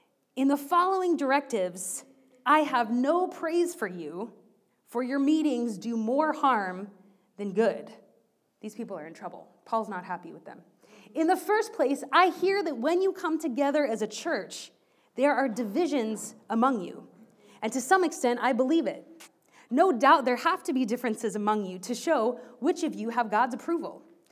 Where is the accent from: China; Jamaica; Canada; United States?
United States; But I'm American and I'm preaching, so I had to bring up Thanksgiving.